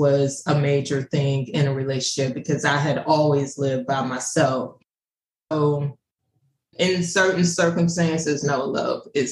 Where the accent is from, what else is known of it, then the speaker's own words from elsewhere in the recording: Louisiana, United States; moved away as an adult; also born or lived in Dallas; now in Maryland, United States; So, as you said … born and raised in Louisiana, small town in Louisiana. Went to college in Dallas, moved to the DMV area like 20 years ago, and currently live in Maryland.